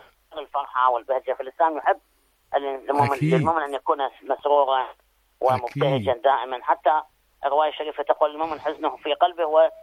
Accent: Iraq; عندنا في العراق

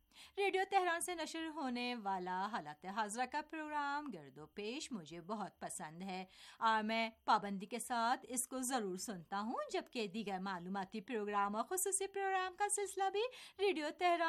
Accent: Pakistan; مجھے خود بھی یاد ہے جب ہم چھوٹے تھے اور پاکستان میں تھے

